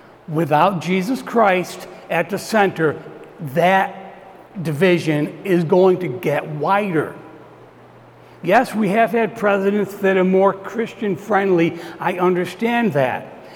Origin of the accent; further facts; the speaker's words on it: United States; I'm an American. I've been American my whole life. I don't wear it on my sleeve.